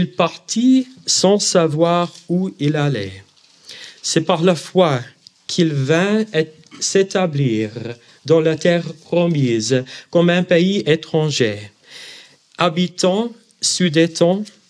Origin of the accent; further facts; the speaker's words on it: Portland, Oregon, United States; French is a second language; moved away as an adult; now in Switzerland; j'ai pris l'avion pour retourner dans ma ville natale, Portland, dans l'Oregon aux États-Unis.